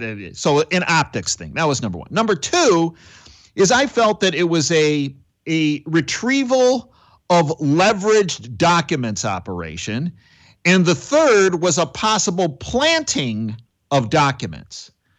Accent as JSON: {"language": "English", "town": "Chicago", "region": "Illinois", "country": "United States", "tie": "born or raised there", "said": "I grew up in Chicago, spent a big chunk of my life in Chicago, still have a lot of friends and family in Chicago."}